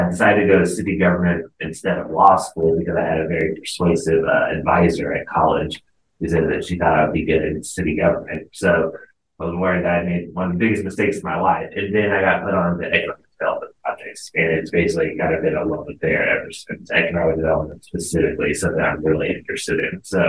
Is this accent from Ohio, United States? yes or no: no; Grapevine, Texas, United States; So I grew up in Grapevine for most of my childhood. I ended up going to school in Arkansas, and then I came back to go to UNT